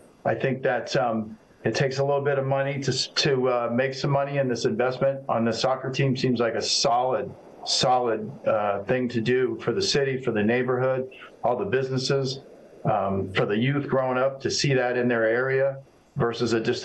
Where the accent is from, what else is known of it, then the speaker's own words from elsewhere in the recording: Denver, Colorado, United States; I'm a longtime Denver resident. I'll set the table for where I'm from. I grew up in Westwash Park and Platt Park through the 70s and 80s, 90s, and even up to about 2017 before I moved to Uptown.